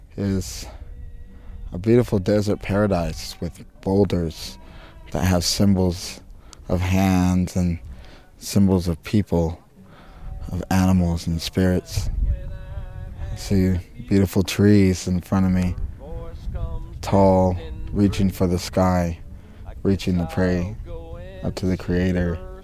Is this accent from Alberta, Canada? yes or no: no; Kamsack, Saskatchewan, Canada; I'm 27 years old and I'm from Kamsack, Saskatchewan, Canada.